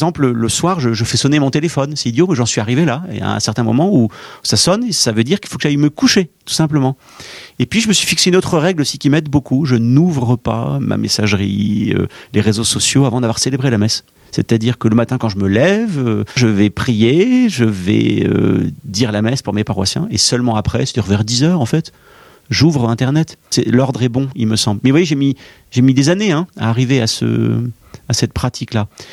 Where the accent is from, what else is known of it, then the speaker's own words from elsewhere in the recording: Versailles, Île-de-France, France; born there; Je suis né à Versailles, hein, je sais ce que je dois à cette ville et au tissu familial, paroissial qui est sur place.